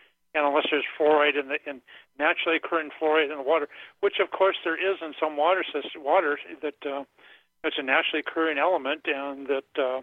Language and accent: English; Wisconsin, United States; now in Madison, United States; Well, I moved to Madison in 1981 from Douglas County. As I said before, and I grew up out in the country